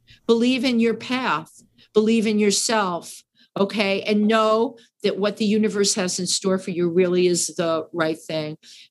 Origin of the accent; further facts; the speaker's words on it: Bronx, New York, United States; My family loved living in the Bronx, growing up in the Bronx.